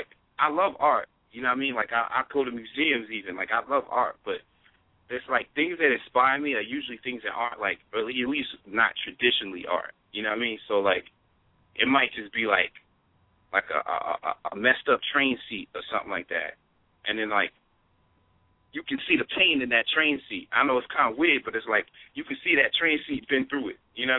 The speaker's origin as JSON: {"language": "English", "town": "Bronx", "region": "New York", "country": "United States", "tie": "born or raised there", "said": "I grew up in Bronx, New York."}